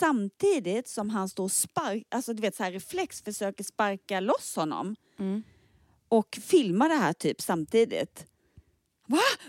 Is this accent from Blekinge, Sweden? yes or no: yes; Eringsboda, Blekinge, Sweden; För då är det från Eringsbo, det där lilla samhället där jag kommer från.